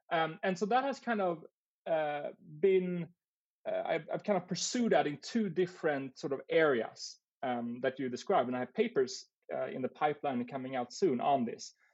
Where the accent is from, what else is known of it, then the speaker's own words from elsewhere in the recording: Sweden; moved away as an adult; now in United States; So I grew up in Sweden, and I kind of originally came to the U.S. when I was just at turn 18 to work in restaurants